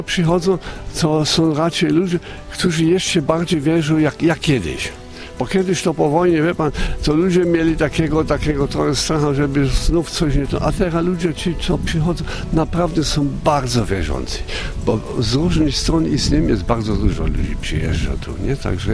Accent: Bavaria, Germany; No ja jestem z Bawarii, to ludzie w góry wyjeżdżają czy tego.

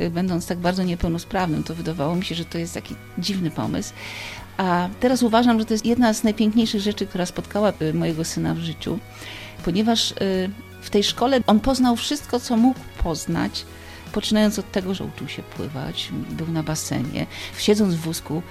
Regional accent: Opole Voivodeship, Poland; born there; gdzieś tam wróciłam do swoich korzeni z tym przyjechaniem do Opola po studiach, ponieważ ja urodziłam się na Opolszczyźnie.

